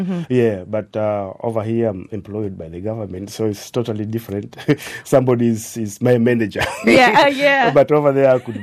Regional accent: Kenya; English is a second language; And if I meet people from Kenya who really don't come from my native language, we speak a language called Swahili.

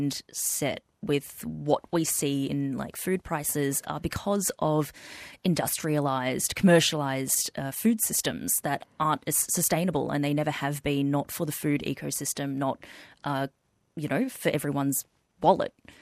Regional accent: Hong Kong; my background is Cantonese. I'm from Hong Kong.

